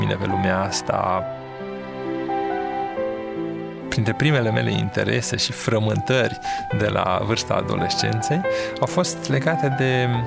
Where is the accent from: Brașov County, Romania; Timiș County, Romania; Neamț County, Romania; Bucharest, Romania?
Brașov County, Romania; Brașov; m-am născut în Brașov, am copilărit acolo și la 21 de ani am îndrăznit să dau la facultate la Babeș-Bolyai. În 96 am venit aici.